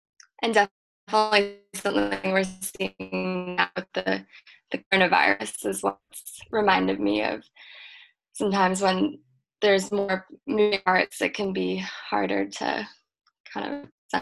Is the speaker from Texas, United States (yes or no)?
no; Andover, Massachusetts, United States; I'm actually from Andover. I moved there when I was 11. So I grew up in the community.